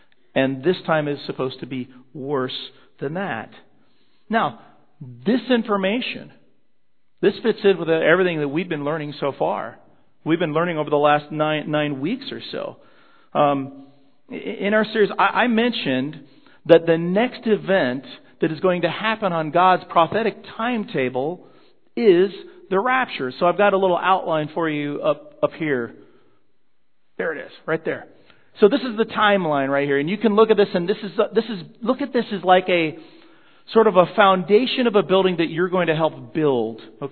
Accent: Colorado, United States; when I was 10 years old growing up in Colorado.

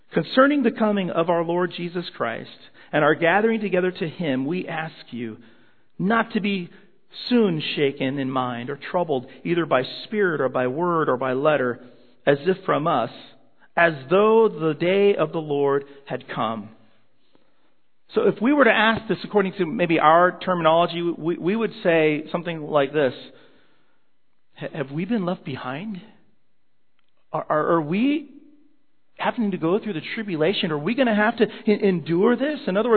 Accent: Colorado, United States; when I was 10 years old growing up in Colorado.

